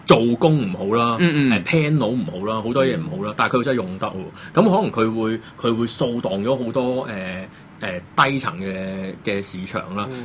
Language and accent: Cantonese; Hong Kong; 對於我哋香港人嚟講，就梗係歪口歪面啦